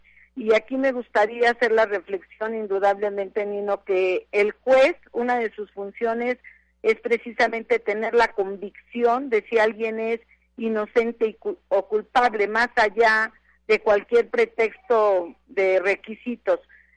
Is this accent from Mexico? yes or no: yes; Mexico; nuestra integridad como mexicanos